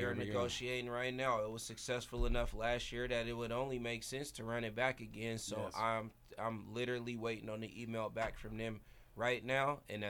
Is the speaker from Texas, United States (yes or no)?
no; Vallejo, California, United States; I just want to shout out, obviously, my hometown, the Bay Area, Vallejo, California